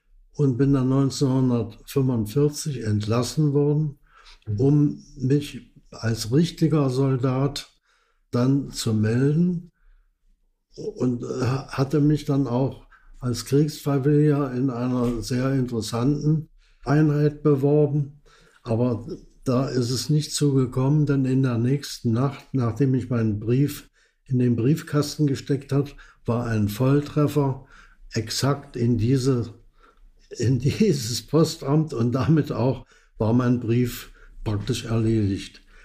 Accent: Berlin, Germany; born there; also born or lived in Dresden; Also geboren bin ich in Berlin-Neukölln, in der Nähe von Hermannsplatz. Dort war ich die ersten 5 Jahre.

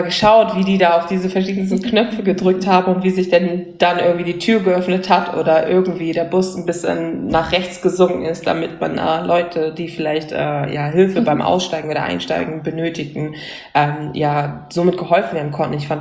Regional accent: Hamburg, Germany; Ich komme aus Hamburg und in meinem letzten Jahr in der Grundschule bin ich umgezogen und wohnte eine Stunde entfernt von meiner Grundschule

